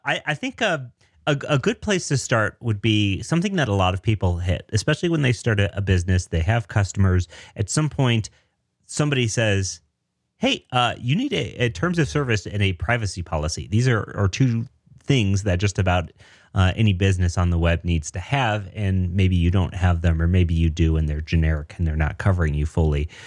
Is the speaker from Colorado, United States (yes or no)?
yes; Denver, Colorado, United States; I'm a developer from Denver.